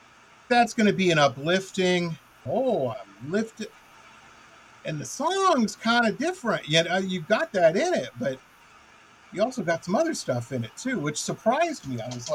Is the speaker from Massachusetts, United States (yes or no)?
no; Detroit, Michigan, United States; I grew up in Detroit, and so, of course, Motown and all of that was just constantly on.